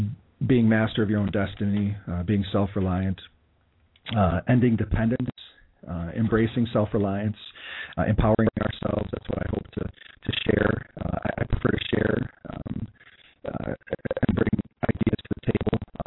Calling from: New Berlin, Wisconsin, United States; I'm broadcasting today from New Berlin, but I'm a big believer in freedom and a government of the people.

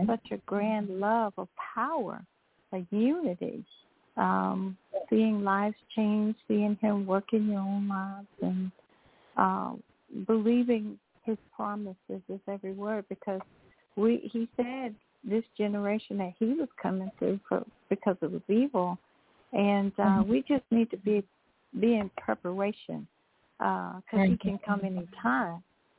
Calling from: Georgia, United States; Hi, LaShawn. … from Georgia.

